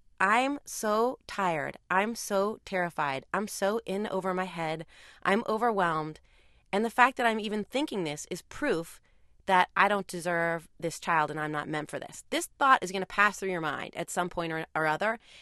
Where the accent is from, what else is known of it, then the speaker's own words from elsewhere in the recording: San Francisco, California, United States; I grew up in San Francisco in the late 70s and early 80s